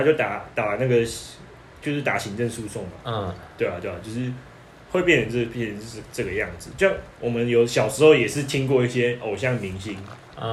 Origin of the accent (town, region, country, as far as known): Taiwan